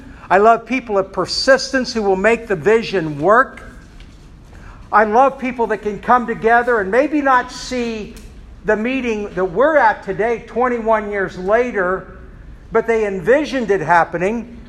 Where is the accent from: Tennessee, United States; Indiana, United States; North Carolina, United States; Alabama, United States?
Indiana, United States; I started pastoring in Kokomo in 74, born and raised in Tipton County, so highly aware of Kokomo, people of Kokomo, as well as the people of Tipton County. And so this is my home.